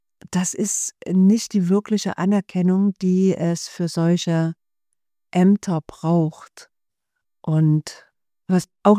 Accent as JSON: {"language": "German", "region": "East Germany", "country": "Germany", "said": "Ich komme ja aus der DDR."}